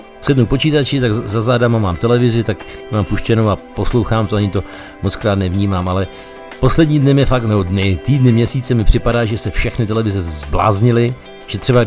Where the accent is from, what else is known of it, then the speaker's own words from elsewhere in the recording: Moravia, Czechia; Já jsem vyrůstal na Moravě a fakt si pamatuju zimy, kdy napadl třeba metr nebo metr a půl sněhu